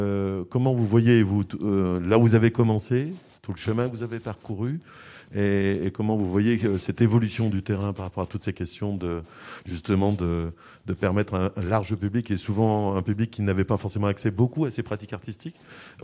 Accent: France; c'est incontestable chez vous comme chez nous en France

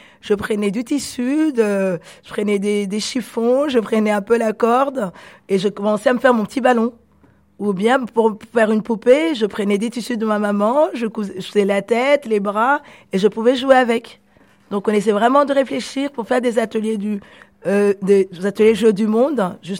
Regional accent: Burundi; Moi je suis d'origine, je viens d'un pays qui s'appelle le Burundi et mon prénom est plus français. Mais mon nom est plus du coup du Burundi.

